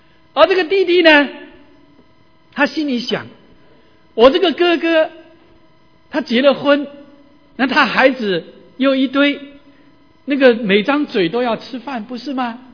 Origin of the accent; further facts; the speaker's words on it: United States; 我们美国人呢动不动 I love you dear darling I love you